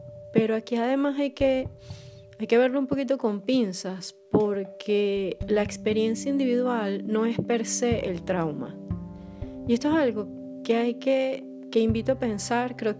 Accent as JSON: {"language": "Spanish", "town": "Caracas", "region": "Capital District", "country": "Venezuela", "moved": "yes", "lives_now": "Poland", "said": "soy venezolana, caraqueña y vivo en Polonia, al sur de Polonia, en una pequeña ciudad."}